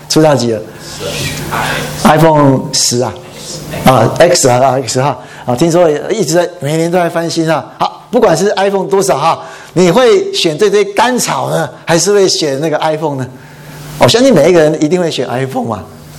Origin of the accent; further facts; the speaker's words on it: Taiwan; 哇，那时候我们台湾人都这么讲啊，然后我不知道中国是怎么讲啊